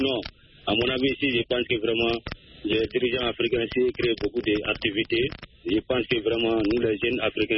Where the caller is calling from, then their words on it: Sonigoumi, Mali; Je vous appelle toujours dans mon village natal, à Sonigoumi.